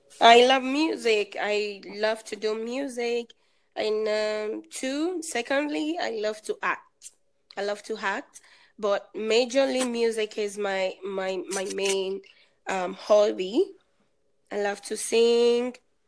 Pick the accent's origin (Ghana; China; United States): Ghana; Accra, Greater Accra; I'm a presenter though, and I'm a Ghanaian. I live in Accra City, the big city in Ghana.